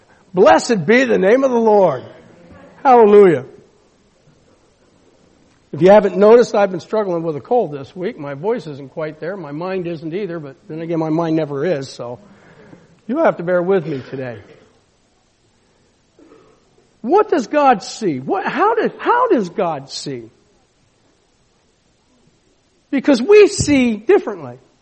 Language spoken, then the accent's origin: English; England, United Kingdom; I'm from England.